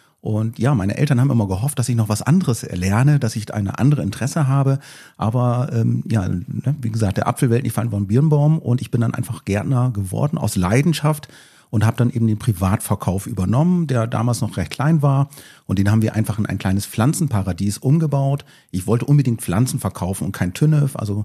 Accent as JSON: {"language": "German", "town": "Dötlingen-Aschenstedt", "region": "Lower Saxony", "country": "Germany", "said": "ich komme aus Dödling-Aschenstedt. Das liegt bei Wildeshausen bei Oldenburg, Niedersachsen, Deutschland."}